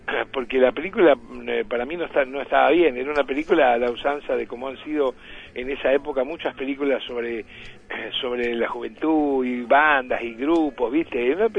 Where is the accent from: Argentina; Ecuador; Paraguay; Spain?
Argentina; Rosario, Santa Fe; cuando era chico con mis padres en Rosario